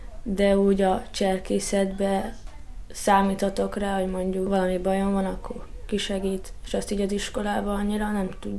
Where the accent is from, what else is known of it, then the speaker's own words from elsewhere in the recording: Hungary; ha mondjuk külföldön vagyok, akkor kérdeznek valamit hazámról, mert megtudják, hogy magyar vagyok